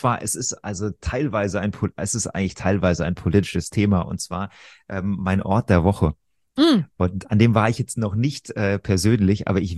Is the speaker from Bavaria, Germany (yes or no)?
no; Rhineland-Palatinate, Germany; ich bin in der Pfalz aufgewachsen.